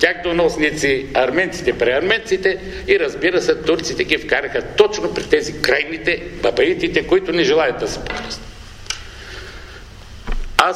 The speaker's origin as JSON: {"language": "Bulgarian", "town": "Kardzhali", "region": "Kardzhali Province", "country": "Bulgaria", "said": "Нека да не се съмнявате. Аз съм от Кърджали."}